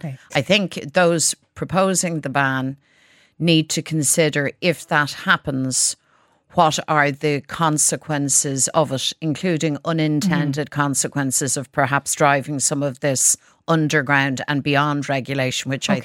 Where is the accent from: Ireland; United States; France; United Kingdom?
Ireland; We're Irish Republicans. We're the party of Irish reunification